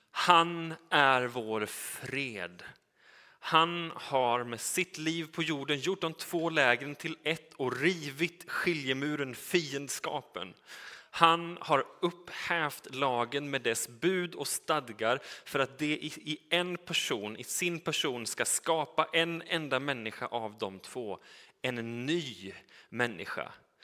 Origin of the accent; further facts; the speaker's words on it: Uddevalla, Västra Götaland County, Sweden; Men Uddevalla där jag är uppvuxen är ju en plats som fortfarande ligger mig varmt om hjärtat.